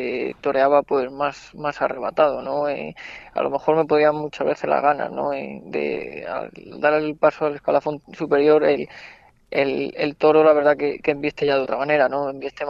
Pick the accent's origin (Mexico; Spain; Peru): Spain; es por mi pueblo, la verdad que muy orgulloso de llevar mi pueblo a todas partes porque es donde he nacido, donde he crecido